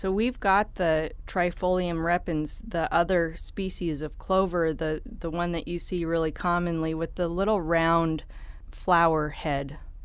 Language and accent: English; Homer, Alaska, United States; also born or lived in Anchor Point; I grew up in Homer and Anchor Point. My dad owns the Anchor Point greenhouse